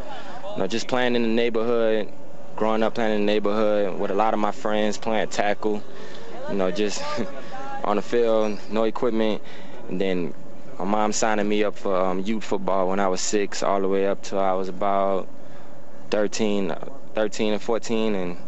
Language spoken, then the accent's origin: English; New Orleans, Louisiana, United States; I mean, I grew up in New Orleans, so I'm a big Saints fan, yeah.